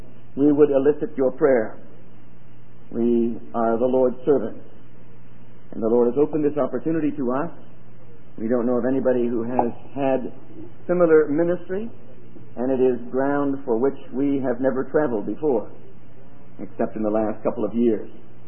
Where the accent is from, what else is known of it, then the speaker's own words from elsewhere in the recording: Florence, South Carolina, United States; I guess the question that was most asked, where are you from? And so we say, Florence, South Carolina. They say, well, you don't sound like you're from South Carolina.